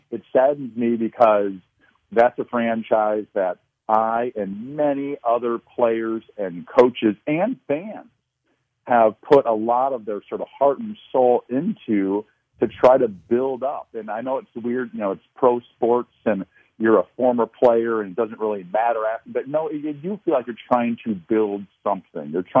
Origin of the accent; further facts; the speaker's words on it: Iowa, United States; I actually probably watched more college football than pro football growing up in Eastern Iowa.